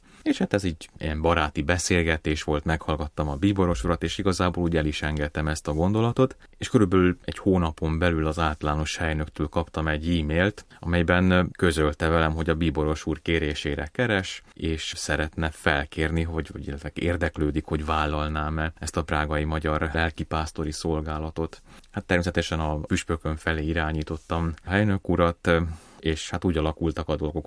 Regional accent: Banská Bystrica Region, Slovakia; Én felvidéki származású vagyok, Beszterce-Bányai egyházmegyés. Pozsonyban, illetve Budapesten tanultam

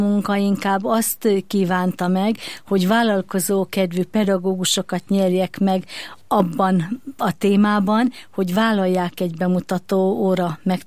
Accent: Nemeshany, Veszprém County, Hungary; Egy nagyon-nagyon szerető, meleg családi légkörben nőttem fel. Egy bakonyi kis faluban, Nemeshanyban töltöttem a gyermekkoromat.

